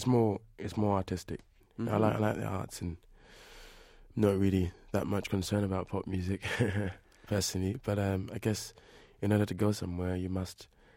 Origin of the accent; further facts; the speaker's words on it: United Kingdom; Well, my parents were all born in England. We're all British, but my ancestors and my heritage is West African.